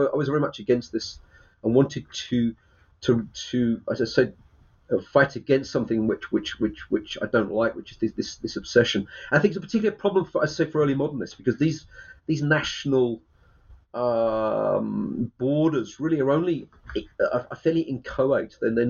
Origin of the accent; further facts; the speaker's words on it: England, United Kingdom; I'm English.